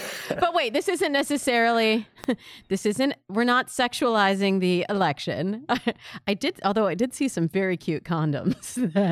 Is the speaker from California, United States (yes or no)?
yes; California, United States; as a Californian, I am very offended